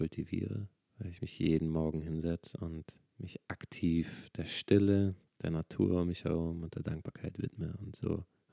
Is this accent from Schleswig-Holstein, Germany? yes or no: yes; Flensburg, Schleswig-Holstein, Germany; born there; also born or lived in Denmark; Ich bin geboren in Flensburg und wurde von meinen Eltern zur dänischen Schule geschickt, was meine Richtung immer Richtung Norden ausgelegt hat.